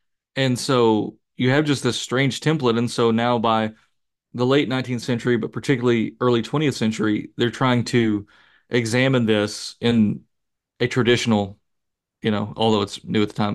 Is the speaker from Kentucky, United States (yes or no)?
yes; Olive Hill, Kentucky, United States; Rohl actually publishes a book called The Olive Hill Poltergeist, based on a case in my hometown, of all places.